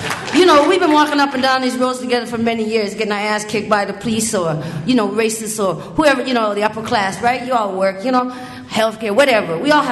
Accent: Nova Scotia, Canada

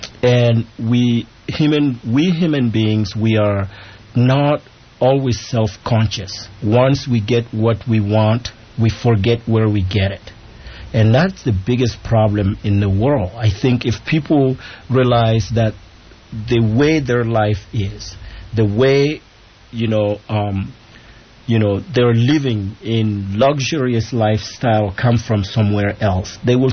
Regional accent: Mali; I grew up in a very small town, and I had so many cousins that were all sent to my grandparent for their first education.

